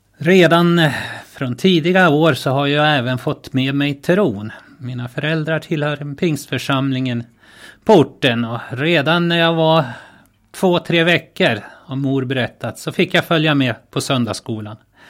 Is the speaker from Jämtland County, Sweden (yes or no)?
yes; Trappnäs, Jämtland County, Sweden; Ja, då ser ni den by, den plats där jag är född och uppväxt. En liten by med 4 gårdar som heter Trappnäs. Ligger i Åre kommun vid Storsjön.